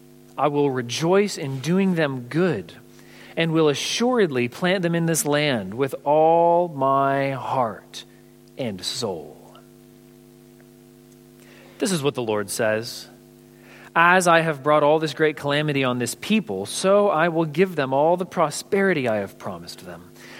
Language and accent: English; California, United States; I'm from California, where earthquakes alone make that unlikely.